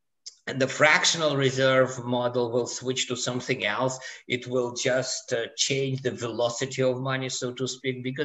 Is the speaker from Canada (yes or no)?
no; Moscow, Russia; moved away; but I was born and bred in Moscow, Russia, Soviet Union. I left, you know, a long time ago